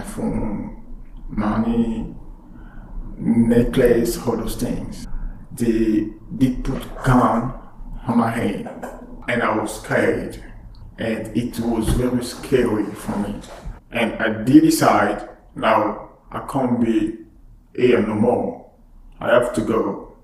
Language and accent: English; Republic of the Congo; first language French; English is a second language; also born or lived in South Africa; now in Canada; I'm from Republic of Congo. Yeah, we usually speak French over there. French is my first language. And after that, I went to South Africa, Cape Town, and I've been studying over there.